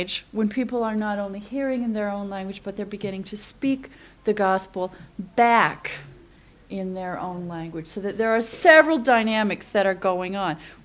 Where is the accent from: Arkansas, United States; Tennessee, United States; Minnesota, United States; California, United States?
Minnesota, United States; Northfield; I'm from Northfield, Minnesota, where I teach in the religion department at St. Olaf.